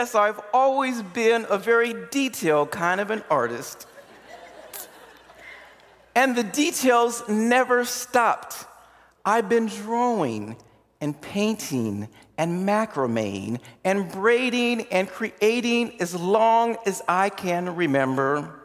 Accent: Des Moines, Iowa, United States; moved away as an adult; now in Austin, United States; I grew up in Des Moines, Iowa, the hog and corn capital of the world.

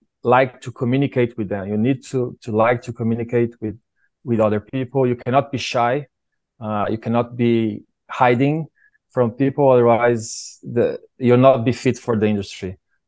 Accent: São Paulo, Brazil; English is a second language; moved away as an adult; now in Canada; I'm from Brazil. Yes, I'm originally from São Paulo, and I've been living here in Canada for 3 years.

